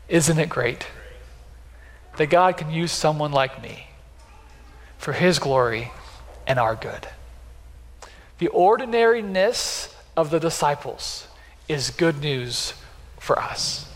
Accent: Beatrice, Nebraska, United States; I'm from Beatrice, if I haven't met you yet

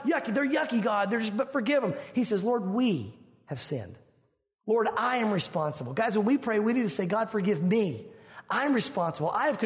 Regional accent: the South, United States; I'm not saying that means that the South was in darkness. I'm from the South, so don't take this wrong.

